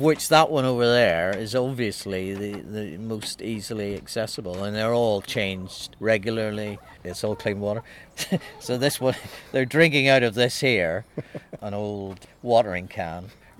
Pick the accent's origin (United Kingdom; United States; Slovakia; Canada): United Kingdom; Northern Ireland; I come from Northern Ireland.